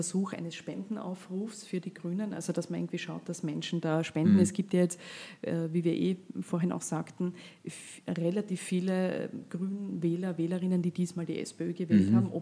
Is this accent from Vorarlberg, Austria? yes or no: yes; Vorarlberg, Austria; finde ich jetzt interessanterweise nicht nur als Vorarlbergerin, Vorarlberg interessant